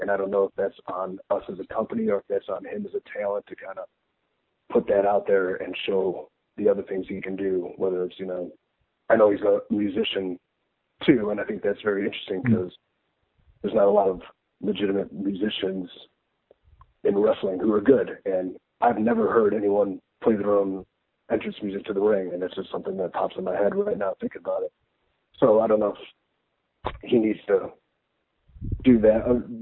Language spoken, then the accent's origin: English; United Kingdom; I'm British people.